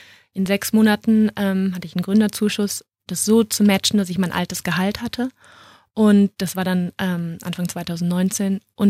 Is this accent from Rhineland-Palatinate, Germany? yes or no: no; Düsseldorf, North Rhine-Westphalia, Germany; now in Munich, Germany; Also ich bin 2015 nach München gezogen. Ich bin eigentlich eine Rheinländerin und bin dann aus Düsseldorf nach München gezogen.